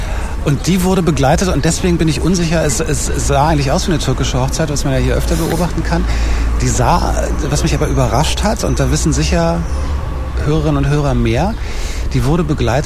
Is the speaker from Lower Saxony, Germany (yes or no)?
no; Berlin, Germany; das hat man sich als Berliner oder Kreuzberger fragt man sich anfangs